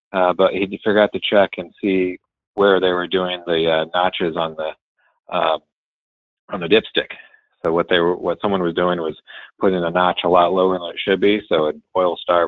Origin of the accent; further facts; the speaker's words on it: Ohio, United States; now in Chicago, United States; So I kind of grew up all over, but mainly in Ohio. My dad was in the Air Force, so you know, we moved all over.